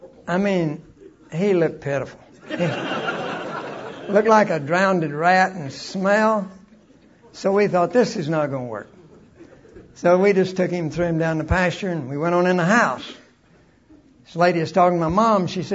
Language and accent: English; Fieldton, Texas, United States; when I was a kid, I was raised out in West Texas, and it was a small community, Fieldton. We lived there until I was in the third grade